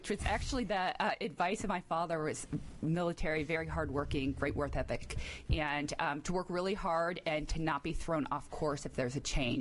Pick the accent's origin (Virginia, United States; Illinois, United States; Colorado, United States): Virginia, United States; Centerville; I grew up locally here out in Centerville, Virginia, in Fairfax County.